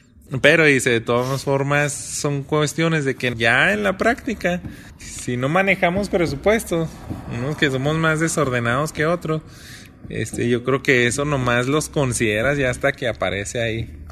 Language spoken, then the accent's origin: Spanish; Mexico; yo sospecho que nos tocó una cultura medio negativa, ¿no? Como mexicanos.